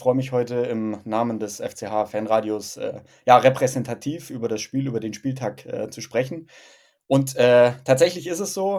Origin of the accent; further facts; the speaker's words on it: Esslingen, Baden-Württemberg, Germany; born there; moved away as an adult; now in Munich, Germany; wie gerade eben schon angerissen. Ich bin 27 Jahre alt. Seit 3 Jahren hat es mich aus dem Schwabenland, ich bin gebürtiger Esslinger, nach München gezogen, beruflich.